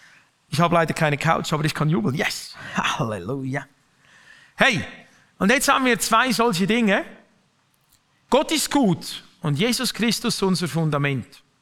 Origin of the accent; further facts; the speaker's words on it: Switzerland; jetzt sitzt du da als Schweizer in Liechtenstein mit dem Deutschen am Tisch